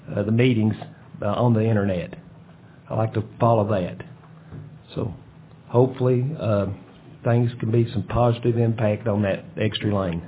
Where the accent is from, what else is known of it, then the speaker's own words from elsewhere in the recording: Duffield, Virginia, United States; And I'm here from Duffield, Virginia, and I'm here to ask the board to consider an extra lane on Route 58